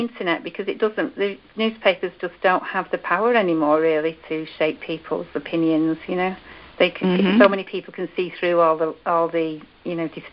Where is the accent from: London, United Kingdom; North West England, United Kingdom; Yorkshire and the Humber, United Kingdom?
North West England, United Kingdom; Manchester; because I'm from Manchester, which is in Lancashire, which is the oldest industrial town.